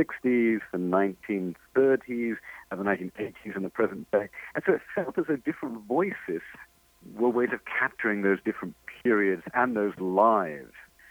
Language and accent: English; Coventry, West Midlands, United Kingdom; now in Ann Arbor, United States; I live near Detroit now in Ann Arbor, but I can remember when I grew up in England. I came from a town called Coventry. It's in the Midlands, as we call it in England, very like the Midwest in the U.S., and car country.